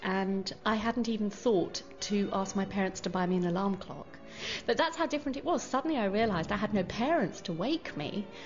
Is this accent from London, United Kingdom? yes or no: yes; London, United Kingdom; I'm a Londoner, and so to come here to the countryside was actually, it was wonderful.